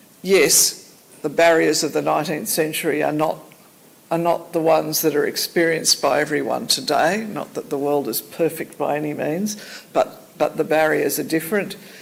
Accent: Australia; I think I can say that as an Australian, all Australians benefit greatly from what you

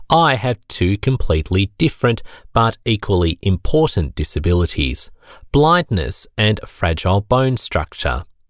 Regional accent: Brisbane, Queensland, Australia; I grew up in Brisbane, in what would be considered a mainstream family.

